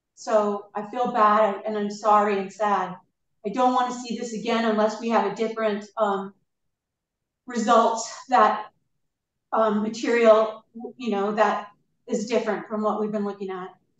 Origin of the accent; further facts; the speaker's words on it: Hawaii, United States; I fully feel what you're feeling, because I'm Hawaiian too. And yes, we are governed and guided by our kupuna.